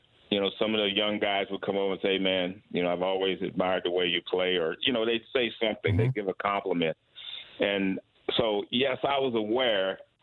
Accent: California, United States; you know, knew I was from the Bay Area. They lockered me next to those guys.

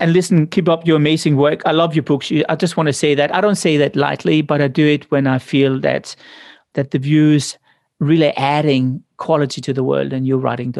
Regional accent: Denmark; I came from Denmark. 99.9% are Protestants. So I never seen other religions. And I never seen people of other skin colors.

